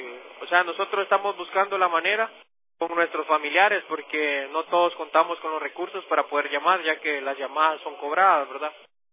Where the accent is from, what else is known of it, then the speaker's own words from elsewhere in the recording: Guatemala; soy guatemalteco y tengo prácticamente 15 meses detenido en esta prisión.